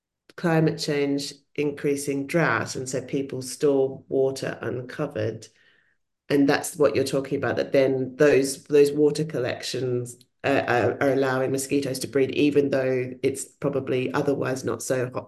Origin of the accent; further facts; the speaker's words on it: Australia; I grew up in Australia